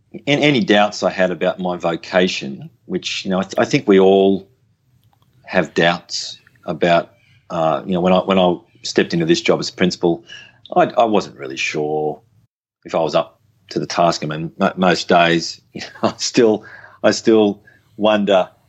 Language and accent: English; Canberra, Australian Capital Territory, Australia; I grew up in Canberra. I came through a Catholic family. I went to Morris College, Pierce. I had similar experiences to you. And now, you know, I'm in my 40s